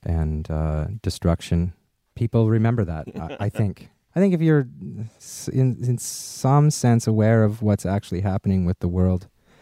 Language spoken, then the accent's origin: English; Regina, Saskatchewan, Canada; born there; I was born in Regina, Saskatchewan. It's on the prairies.